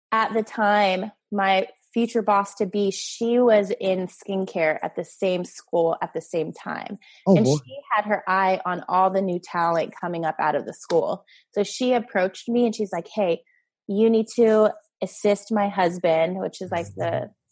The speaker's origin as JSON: {"language": "English", "region": "California", "country": "United States", "lives_now": "San Clemente, United States", "said": "I'm originally from LA County, and I've been doing hair for 15, 16 years now, and my life took me over to Orange County"}